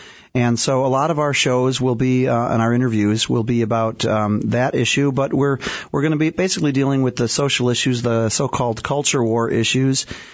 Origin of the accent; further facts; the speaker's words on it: Illinois, United States; born there; I got to come out to where I was born in Illinois. I got to come back to this great state